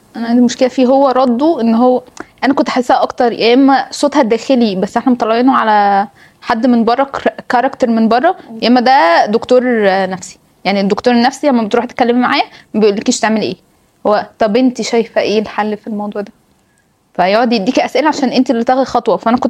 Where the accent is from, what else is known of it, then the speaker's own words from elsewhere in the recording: Syria; أنا سو سوري، أنا شخص مختلف